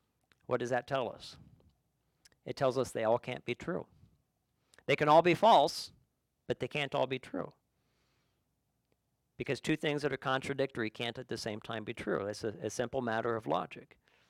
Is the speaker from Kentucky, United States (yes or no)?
yes; Kentucky, United States; Growing up in Kentucky, Mammoth Cave, you got to have that experience at least once